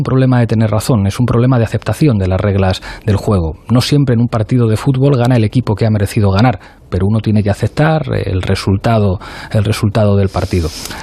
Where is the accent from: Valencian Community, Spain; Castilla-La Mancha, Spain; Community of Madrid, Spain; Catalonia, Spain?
Community of Madrid, Spain; Madrid; yo soy de Madrid y los de Madrid a veces tenemos el defecto de decir al resto de españoles que tienen que ser como nosotros.